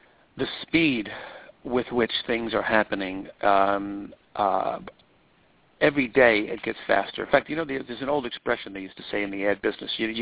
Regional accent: Babylon, New York, United States; I'm a guy, I was born and raised in Babylon, Long Island, so anybody out there who knows where that is, as a kid from the wrong side of the tracks, was raised by a single mom, raised four kids single-handed.

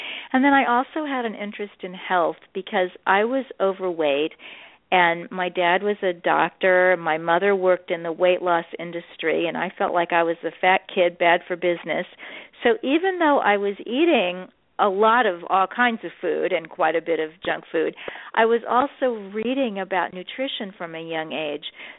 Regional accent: Kansas City, Missouri, United States; now in New York City, United States; I'm from Kansas City, Missouri. I live in New York City now, but you know, you can take the girl out of the Midwest.

